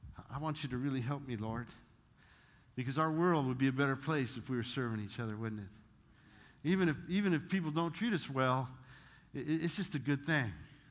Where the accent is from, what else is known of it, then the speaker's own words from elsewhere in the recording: Las Vegas, Nevada, United States; We're from Vegas, okay? Come on, give us a break. It's our home. Vegas, they have the best food.